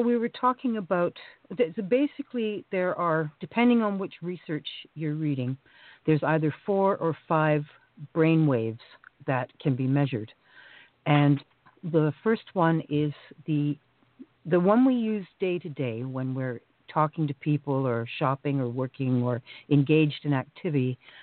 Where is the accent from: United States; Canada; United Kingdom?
Canada; No, well, I'm Canadian.